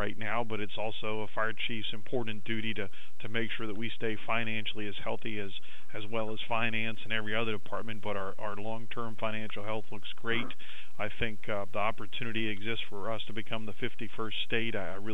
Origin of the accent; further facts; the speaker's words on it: Washington, District of Columbia, United States; This is my hometown. I was born and raised here.